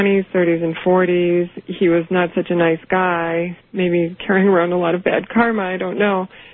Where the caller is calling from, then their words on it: Chicago, Illinois, United States; I'm calling from Chicago, and I'm listening on WLS.